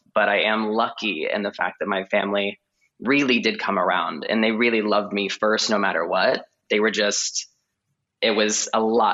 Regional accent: Indiana, United States; I grew up in Indiana, right in the middle of it, very conservative Christian town.

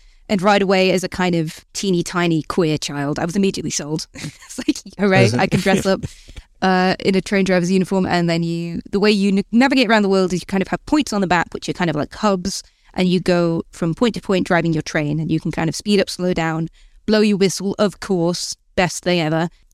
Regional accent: Newcastle, North East England, United Kingdom; now in Bristol, United Kingdom; I grew up in Gosforth, which is like the posh, boring bit of Newcastle, hence why I don't have the accent. But it's a city that I'll probably end up dying in Newcastle one day.

